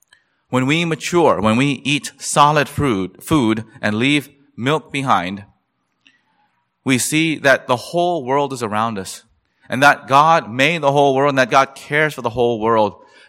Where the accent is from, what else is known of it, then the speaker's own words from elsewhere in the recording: Columbia, South Carolina, United States; I grew up in Columbia, South Carolina. I saw it with my own eyes throughout my upbringing.